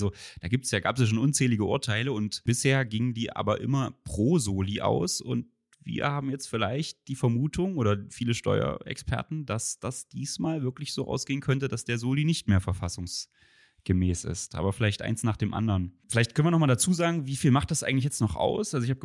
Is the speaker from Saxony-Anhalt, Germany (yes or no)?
yes; Halle, Saxony-Anhalt, Germany; Halle natürlich, ja, das ist ja wiederum meine Heimatstadt